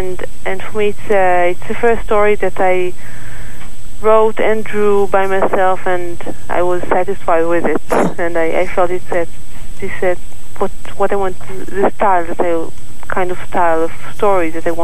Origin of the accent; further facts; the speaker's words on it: Israel; English is a second language; moved away as an adult; now in England, United Kingdom; No, I'm from Israel. I'm only been living for 2 years now. I moved just because of some... my husband work here, but I consider myself from Israel. I can't say that I'm from England.